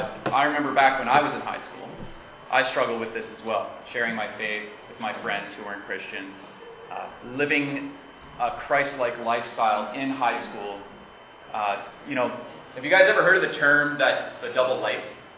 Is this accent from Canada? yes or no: yes; Timmins, Ontario, Canada; And I was born and raised in Timmins.